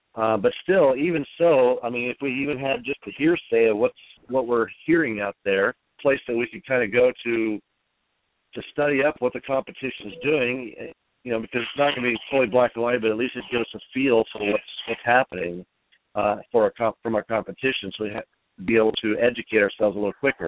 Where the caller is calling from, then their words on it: Salt Lake City, Utah, United States; from Salt Lake City, Utah.